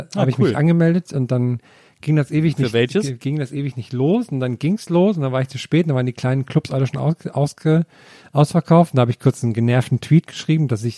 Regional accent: Thuringia, Germany; So viel zu meiner Kindheit in Thüringen.

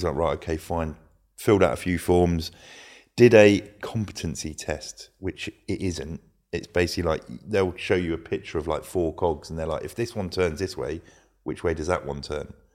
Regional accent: Luton, East of England, United Kingdom; I grew up in Luton. It's not an affluent area. It wasn't where I was anyway.

